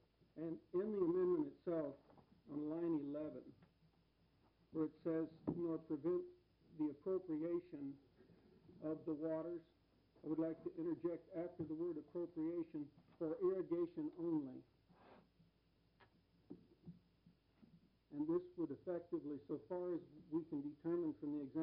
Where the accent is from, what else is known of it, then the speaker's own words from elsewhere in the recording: Bridal Veil, Oregon, United States; I'm from Bridalveil, Columbia Gorge.